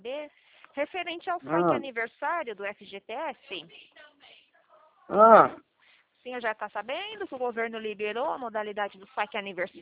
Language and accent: Portuguese; Barueri, São Paulo, Brazil